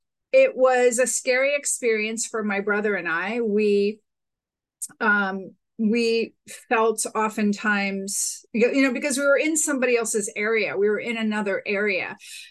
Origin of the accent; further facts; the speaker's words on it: San Francisco, California, United States; I grew up in San Francisco in the late 60s, early 70s